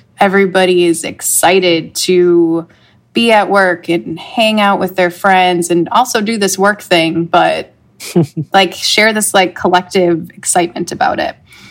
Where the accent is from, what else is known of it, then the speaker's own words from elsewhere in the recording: Tulsa, Oklahoma, United States; I grew up in Tulsa. I was at the time living in my parents' basement after my failed Denver experience.